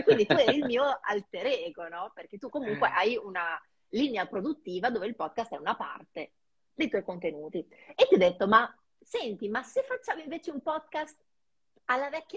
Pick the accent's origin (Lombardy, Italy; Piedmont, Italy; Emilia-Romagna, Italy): Emilia-Romagna, Italy; io sono emiliana